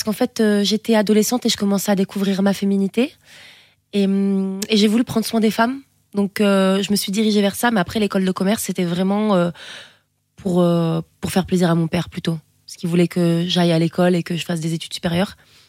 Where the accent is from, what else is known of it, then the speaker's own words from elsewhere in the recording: Nice, Provence-Alpes-Côte d'Azur, France; J'ai grandi à Nice, dans la ville de Nice, et dans un environnement populaire avec beaucoup de monde, parce que mon père a un bar. Donc j'ai grandi avec beaucoup de gens autour de moi.